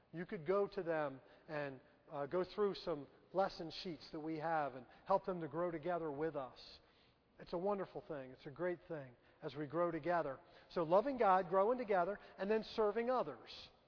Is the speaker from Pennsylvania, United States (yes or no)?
yes; Philadelphia, Pennsylvania, United States; I got tough skin. I'm from Philadelphia.